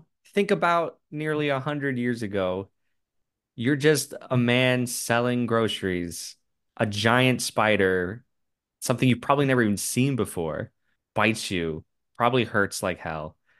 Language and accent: English; Florida, United States; Yeah, I grew up in Florida, and down there in the subtropical climate you get a lot of spiders, you get a lot of big spiders.